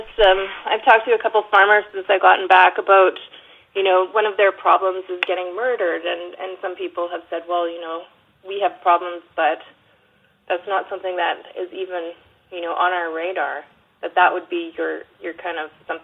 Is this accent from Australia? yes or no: no; Canada; It can be really disconcerting and sort of unnerving as a Canadian, because the culture is very similar.